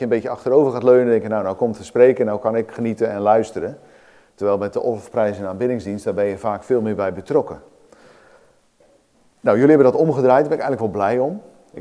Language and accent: Dutch; Oud-Alblas, South Holland, Netherlands; toen ik op de lagere school zat, moest ik hem vanuit de oude berijming uit mijn hoofd leren. En bij ons in Oud-Alblas, waar ik woonde